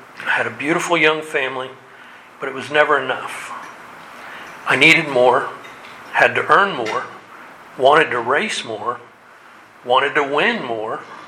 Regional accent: Coral Springs, Florida, United States; I grew up in Coral Springs, Florida, and enjoyed Fort Lauderdale and all it had to offer as my stomping grounds.

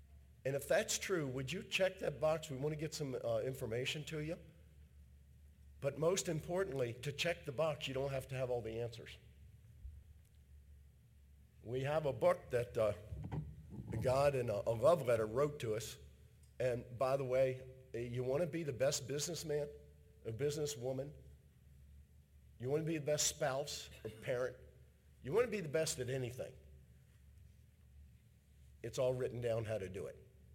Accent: Ireland; Actually, I got up and walked out 6 times because I'm Irish and a slow learner.

